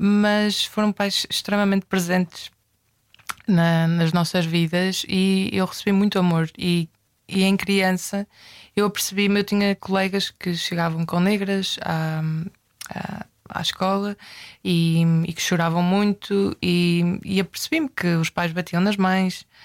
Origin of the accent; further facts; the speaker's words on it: Resende, Norte, Portugal; E eu cresci em Rezende. Eu sou filha de um professor de educação física e neta de professor de educação física e sobrinha de professor de educação física.